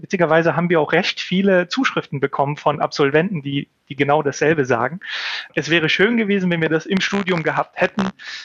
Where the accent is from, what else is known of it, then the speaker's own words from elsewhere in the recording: Bulgaria; moved away; Von dem, was ich als meine Heimat in Bulgarien beschreiben würde, ist leider nicht mehr viel da.